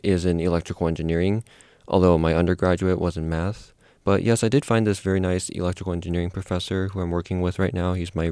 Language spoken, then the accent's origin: English; Portland, Oregon, United States; Yes, I'm from Oregon, yeah. Portland, and I was born there. I lived there my entire life.